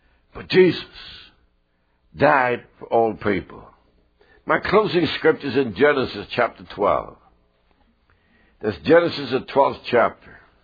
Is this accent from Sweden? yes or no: yes; Sweden; English is a second language; I was born in Sweden, raised in Sweden, but I've read a lot of Indian books and cowboy books and so on.